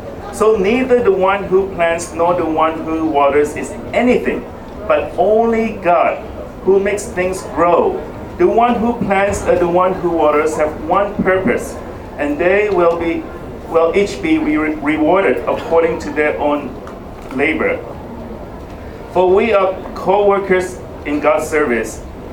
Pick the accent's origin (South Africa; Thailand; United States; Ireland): Thailand; Bangkok; I'm from Bangkok, Thailand.